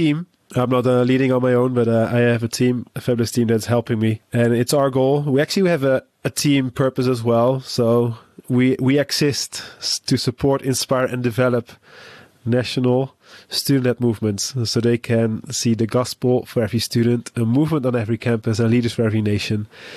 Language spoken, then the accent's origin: English; Netherlands; I'm from the Netherlands.